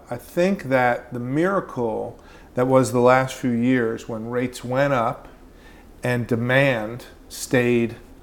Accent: Baltimore, Maryland, United States; So I grew up in Baltimore, which is a great old city that's seen better days, but it's still a port city

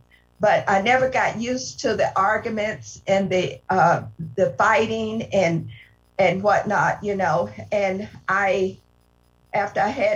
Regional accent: Arkansas, United States; moved away as an adult; Back in 1964, I got out of high school and went to Kansas City. I'm originally from Arkansas

